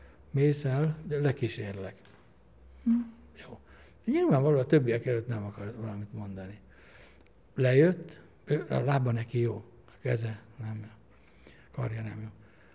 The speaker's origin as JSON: {"language": "Hungarian", "town": "Cegléd", "region": "Pest", "country": "Hungary", "tie": "born there", "said": "szülővárosom Cegléd"}